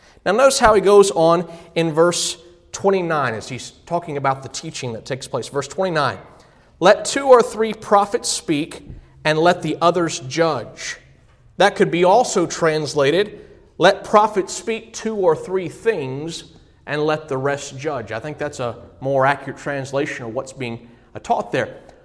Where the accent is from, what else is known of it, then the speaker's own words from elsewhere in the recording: Georgia, United States; Growing up in the congregation I grew up in Georgia, all the brethren amened all the time.